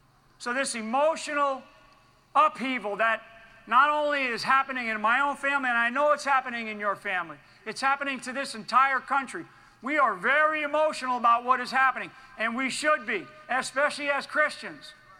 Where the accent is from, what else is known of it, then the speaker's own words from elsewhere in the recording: Rhode Island, United States; I'm from up in the state of Rhode Island, where I grew up in the New England area.